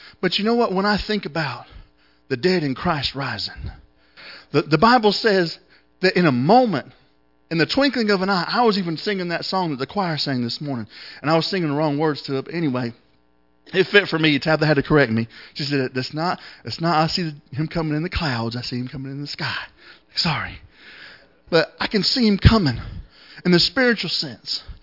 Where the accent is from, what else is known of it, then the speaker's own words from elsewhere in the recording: Florida, United States; You know, now I grew up in Florida and we have lizards, but that's the kind you hang on your ear, little bitty guys.